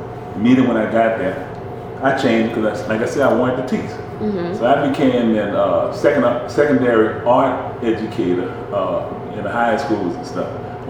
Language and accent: English; New Orleans, Louisiana, United States; I'm basically from New Orleans. I grew up in New Orleans, 64 years. Went to the public schools in New Orleans.